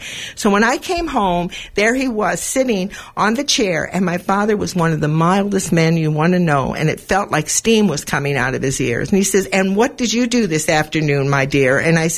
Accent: Los Angeles, California, United States; My mother asked me to go to the store, and I come from Los Angeles, and they used to have a supermarket called Ralph's.

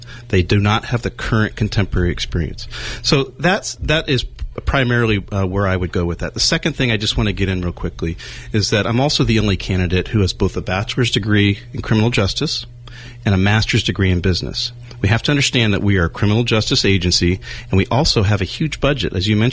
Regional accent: California, United States; My family lives here. I grew up in the North Bay.

